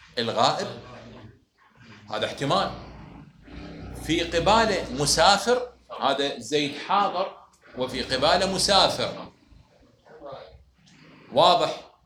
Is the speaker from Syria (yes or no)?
no; Iraq; إذا نحن كعراقيين شنو تكليفنا راح يصير؟